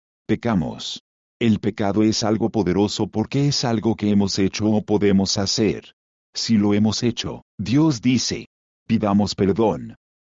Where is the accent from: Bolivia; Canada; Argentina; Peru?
Canada; Soy canadiense, así que no me aplica